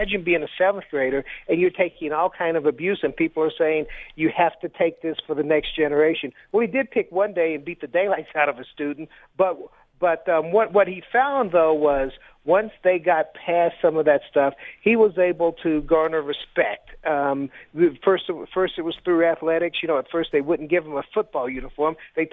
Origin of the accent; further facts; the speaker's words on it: Bluefield, West Virginia, United States; he played in my hometown, which is Bluefield, West Virginia